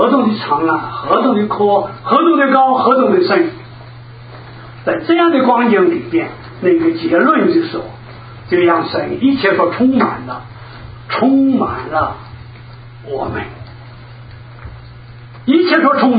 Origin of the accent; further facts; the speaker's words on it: China; 那我们中国人说宝贝啊啊